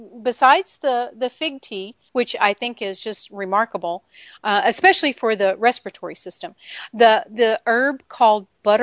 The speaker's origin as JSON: {"language": "English", "region": "Texas", "country": "United States", "said": "I know. I'm from Texas. That's my excuse."}